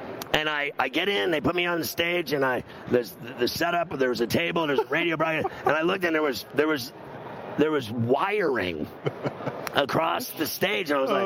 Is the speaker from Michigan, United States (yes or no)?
no; Pittsburgh, Pennsylvania, United States; I was from Pittsburgh as a kid.